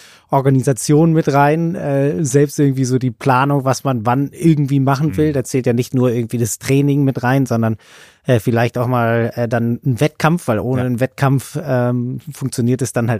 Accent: Berlin, Germany; Ich komme aus Berlin

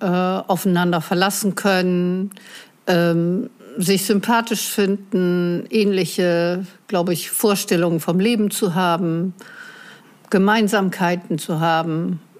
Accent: Bremen, Germany; Ich selber bin Bremerin, bin in Bremen geboren und habe nur 3 Jahre meines Lebens in einer anderen Stadt verbracht.

